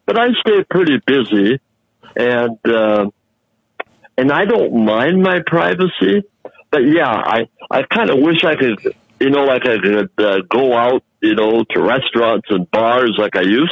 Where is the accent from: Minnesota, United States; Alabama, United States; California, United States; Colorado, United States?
Minnesota, United States; East Grand Forks; also born or lived in Worthington; my hometown from here is about 75 miles northeast of here in Grand Forks. But it's on the Minnesota side. I'm from Minnesota originally, Bob. But I was there for 9 years down at Worthington.